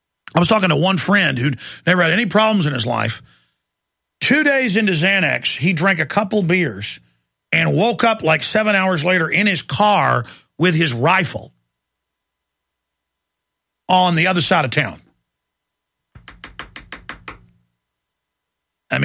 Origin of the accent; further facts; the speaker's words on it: Dallas, Texas, United States; I've been attacked before by five or six people growing up in Dallas.